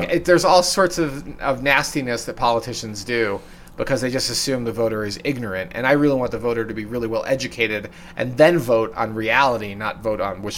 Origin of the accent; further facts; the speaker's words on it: New York, United States; I grew up in New York. I commuted from Brooklyn to Manhattan.